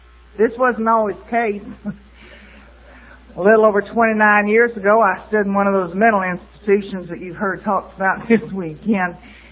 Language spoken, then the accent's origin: English; West Palm Beach, Florida, United States; Anyway, I come from, hell, would you believe I come from West Palm Beach? That's where I grew up.